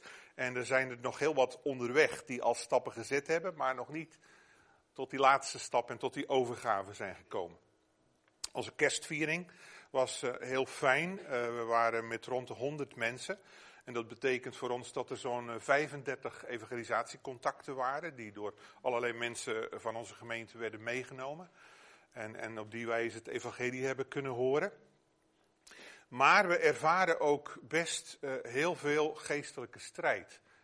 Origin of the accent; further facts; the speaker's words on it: Flanders, Belgium; Oh, wij vinden het bij ons in Vlaanderen van tijd tot tijd al pittig om te volharden.